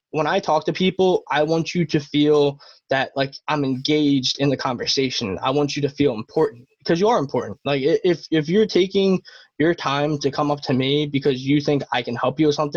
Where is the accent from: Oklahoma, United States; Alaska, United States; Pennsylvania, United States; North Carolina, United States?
Pennsylvania, United States; Philadelphia; Like we're from Philadelphia. Like people don't like fake.